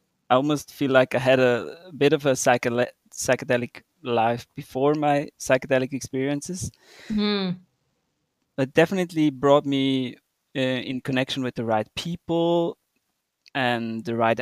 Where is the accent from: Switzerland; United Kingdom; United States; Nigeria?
Switzerland; I'm from Switzerland. I'm 35 and I live a very easy life in Switzerland.